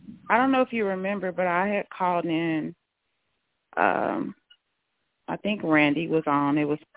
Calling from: Los Angeles, California, United States; I'm calling from Los Angeles.

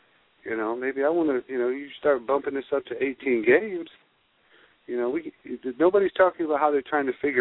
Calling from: Wisconsin, United States; You know, we're calling from Wisconsin, and it's hard to fathom a blackout when you've been a Packer fan

